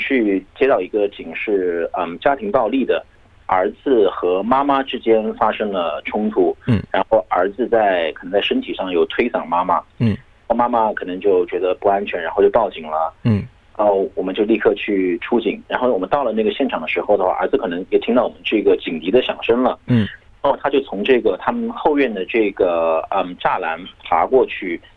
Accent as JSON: {"language": "Chinese", "country": "China", "lives_now": "Australia"}